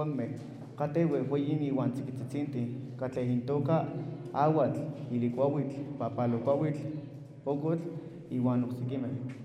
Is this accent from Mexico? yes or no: yes; Santa María de Bosco, Mexico; soy de Santa María de Bosco